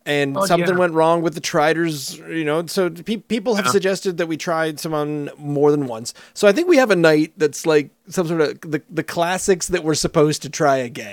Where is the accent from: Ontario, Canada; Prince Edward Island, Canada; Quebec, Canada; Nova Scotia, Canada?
Nova Scotia, Canada; born there; I was born in Nova Scotia with Scottish parents, so my vocabulary and the words I use are so wrong.